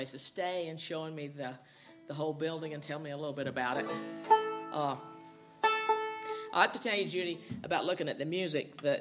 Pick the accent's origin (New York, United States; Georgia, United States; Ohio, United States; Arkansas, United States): Georgia, United States; Originally, though, I'm from Georgia, and I did not grow up in a musical family